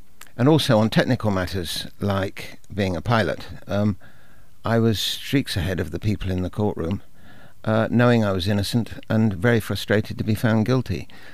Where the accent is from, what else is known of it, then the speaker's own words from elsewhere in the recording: Taunton, South West England, United Kingdom; I come from Taunton